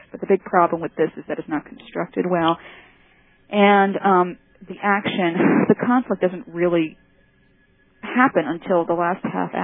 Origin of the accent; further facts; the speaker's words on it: Paterson, New Jersey, United States; born there; Patterson, New Jersey, and I was the only white girl in my first grade class.